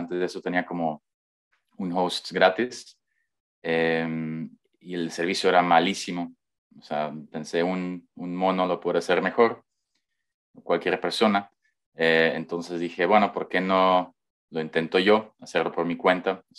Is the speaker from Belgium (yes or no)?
yes; Belgium; Spanish is a second language; moved away as an adult; Soy emprendedor, soy belga, quizás mejor dicho, soy de Bélgica. Soy padre, tengo un hijo de 9 años, soy expat. Me fui de Bélgica después de graduar